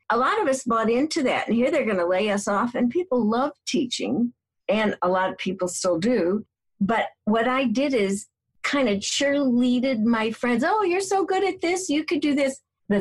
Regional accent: Chicago, Illinois, United States; which shouldn't surprise you when you find out I'm originally from Chicago and you know about our politics

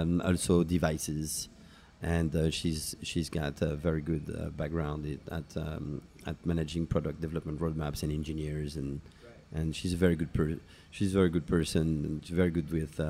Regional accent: New York, United States; being a New Yorker, I think, you know, New Yorkers listening to these guys from New York

